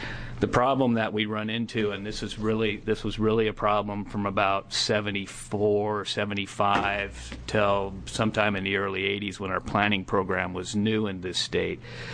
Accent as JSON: {"language": "English", "country": "United States", "tie": "born or raised there", "said": "I grew up in Columbia County. We had a lot of folks like that in Columbia County, Representative Witt's district, in the 1970s."}